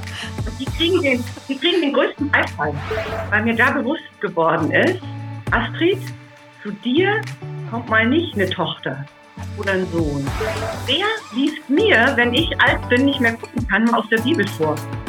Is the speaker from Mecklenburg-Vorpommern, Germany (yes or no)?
yes; Mecklenburg-Vorpommern, Germany; Ich bin geboren und aufgewachsen in einer Kleinstadt in Mecklenburg. Also ich sage immer, ich bin Ossi und das ganz echt.